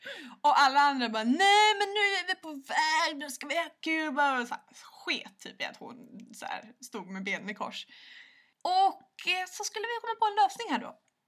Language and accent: Swedish; Södertälje, Stockholm County, Sweden; Och det här var på tiden när alla vi bodde hemma i Södertälje.